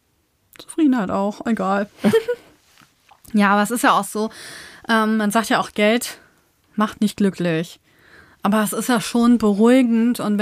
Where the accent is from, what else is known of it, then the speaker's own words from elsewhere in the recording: Germany; Und trotzdem muss man ja sagen, sind wir Deutsche ja nicht wie die Österreicher oder die Österreicher wie die Deutschen zu 100%